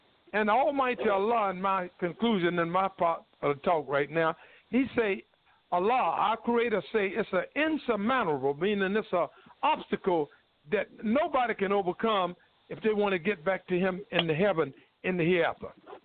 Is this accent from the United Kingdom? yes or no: no; Durham, North Carolina, United States; seen me walking out in the streets my hometown in Durham, North Carolina, and you've known me to work all over North Carolina